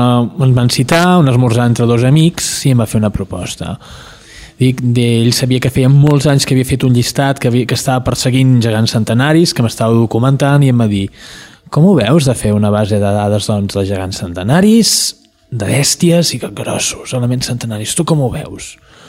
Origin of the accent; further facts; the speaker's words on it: Piera, Catalonia, Spain; soc de Piera